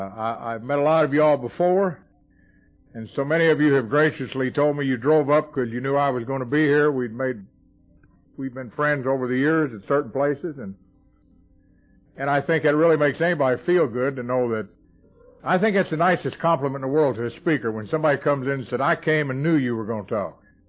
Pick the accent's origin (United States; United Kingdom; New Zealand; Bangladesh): United States; Louisville, Kentucky; I am an alcoholic. I come from Louisville, Kentucky.